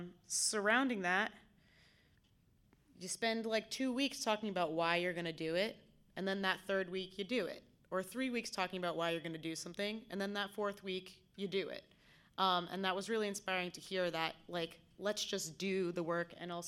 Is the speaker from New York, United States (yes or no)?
yes; New York City, New York, United States; maybe it's as a born and raised UU, maybe it's my experience growing up in New York City or whatever.